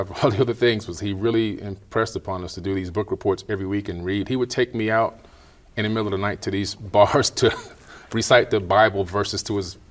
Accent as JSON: {"language": "English", "town": "Opa-locka", "region": "Florida", "country": "United States", "tie": "born or raised there", "also_born_or_lived": "Queens, New York", "said": "Initially, I was born in New York, in Queens, and then as a young child, age of seven, moved down to Miami, Florida, to a place called Opa-locka."}